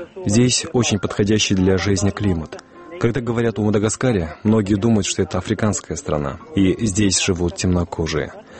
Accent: Naryn Region, Kyrgyzstan; Я родился и вырос в Кучкурском районе Нарынской области. В 1998 году закончил Кыргызско-турецкий лицей в Нарыне

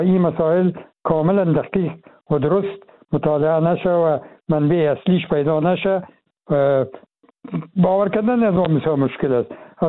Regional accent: Afghanistan; ما افغان هستیم چی داخل چی خارج

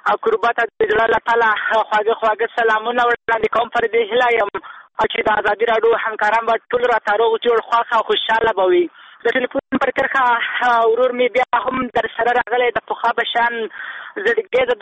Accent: Kabul, Afghanistan; مونږ د کابل یو خوښ کابل کیو

